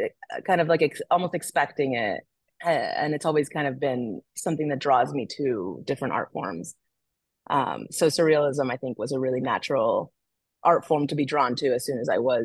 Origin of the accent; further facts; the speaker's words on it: Barranquilla, Atlántico, Colombia; I come from Barranquilla in Colombia, which is the birth of magic realism.